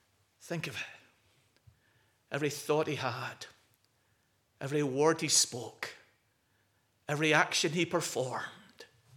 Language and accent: English; Perth, Scotland, United Kingdom; I grew up in Perth.